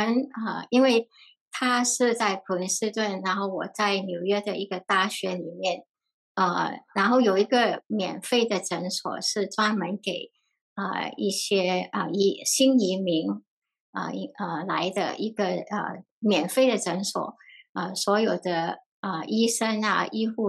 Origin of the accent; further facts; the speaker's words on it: Singapore; 我在新加坡长大的过程因为我有一个我是被领养